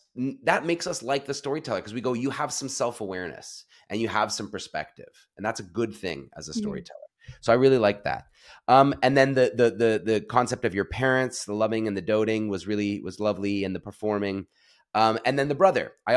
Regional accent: Canada; As a Canadian, I default to modesty.

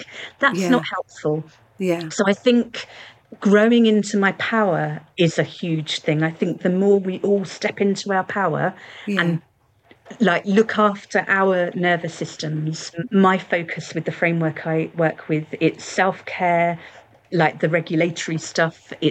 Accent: Tottenham, London, United Kingdom; born there; I was born in Tottenham.

